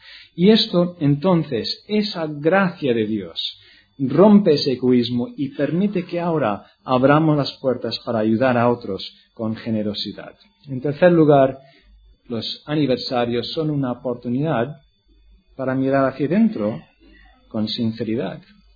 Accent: Catalonia, Spain; accent: Catalan; Disculpad mi acento catalán

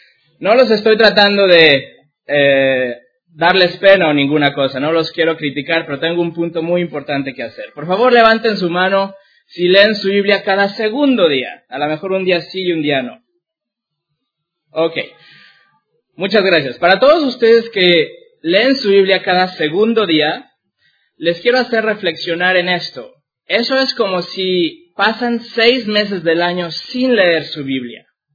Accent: Mexico; yo soy de origen mexicano, entonces no se confundan si yo digo ustedes, quiere decir vosotros, ¿ok?

